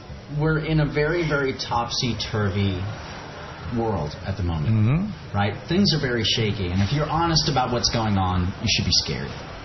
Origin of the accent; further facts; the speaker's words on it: United States; now in Australia; what I've been watching in America, being my home country